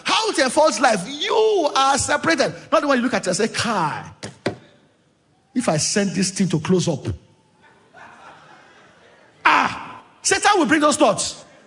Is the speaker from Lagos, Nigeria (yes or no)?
yes; Ikorodu, Lagos, Nigeria; where I grew up, my street where I grew up in Ikorodu, she was attended the church on my street